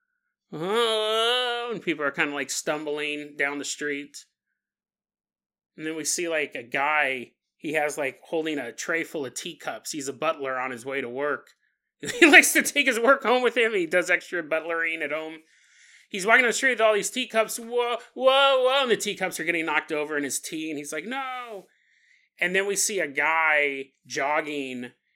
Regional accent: California, United States; I'm from California. I've been through some pretty big ones. I was in the big 88 quake.

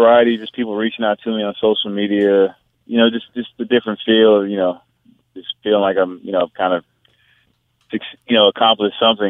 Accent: Pine Bluff, Arkansas, United States; born there; also born or lived in Hawaii / North Carolina / California; Well, no, I was born in Pine Bluff. I'm a product of the United States Marine. I lived all over.

